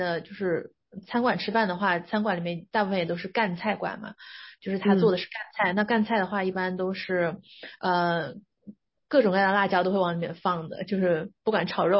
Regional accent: Jiangxi, China; 就是我是江西人，然后呢我相信大家都对江西人有一个非常典型的刻板印象

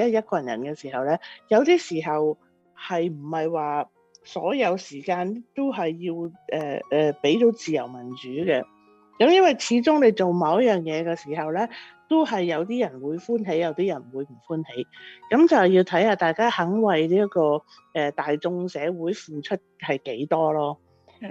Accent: China; 尤其是我哋中国人啦，

